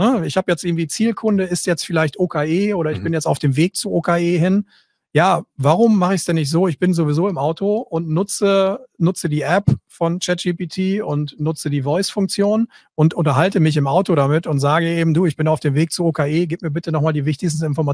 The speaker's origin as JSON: {"language": "German", "region": "North Rhine-Westphalia", "country": "Germany", "tie": "born or raised there", "said": "ist nicht ganz so weit weg von meiner Heimat, Grüße ins Münsterland"}